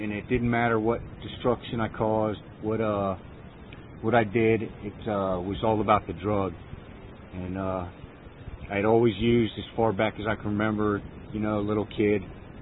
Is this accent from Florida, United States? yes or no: yes; Fort Lauderdale, Florida, United States; moved away as an adult; now in Johnstown, United States; I've been up here about 4 months in Johnstown area, which is Lower Mountain Highlands. And I'm from Florida, Fort Lauderdale, born and raised.